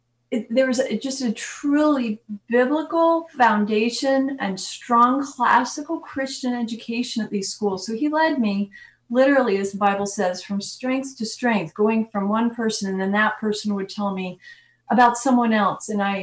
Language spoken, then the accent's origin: English; East Coast, United States; also born or lived in Midwest / Maryland / Virginia; I was born in the Midwest and raised on the East Coast and then came down to Maryland and Virginia, where I was a teacher.